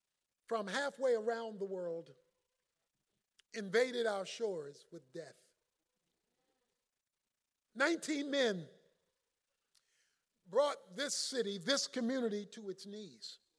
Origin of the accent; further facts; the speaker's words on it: Baltimore, Maryland, United States; Now, I'm just from 30 minutes from here. I'm from Baltimore, Maryland